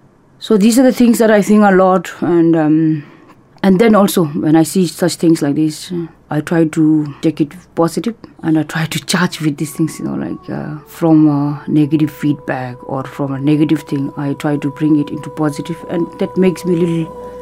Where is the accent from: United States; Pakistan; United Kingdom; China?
China; Tibet; how I came from Tibet, after meeting my father for 4.5 hours after 27 years, not seeing my own mother at all, living very far from your family and friends